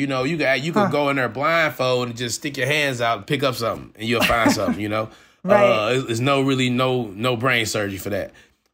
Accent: St. Louis, Missouri, United States; Oh, no, I grew up in St. Louis, right here.

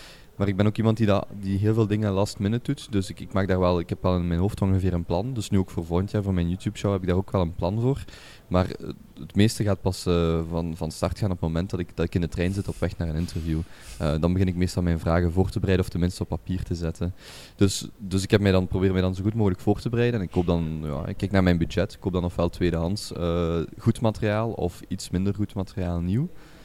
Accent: Genk, Flanders, Belgium; afkomstig van Limburg, van Genk, zoals iedereen van uw luisteraars ongetwijfeld hoort. Ik ben pas 25 geworden in 2016. Ik kom van een gezin waar mijn vader en vaderskant Limburgse boeren zijn en mijn moederskant van Antwerpen komen.

